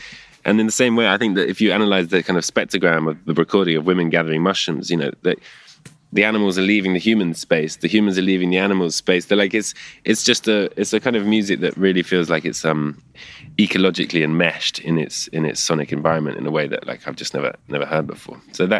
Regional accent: England, United Kingdom; I think it's just the fact that I'm English and grew up here

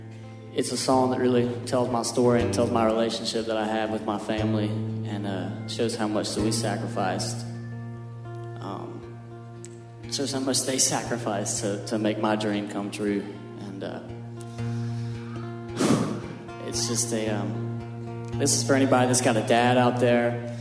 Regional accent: Louisiana, United States; And I grew up in Louisiana, and there's lots of them here tonight.

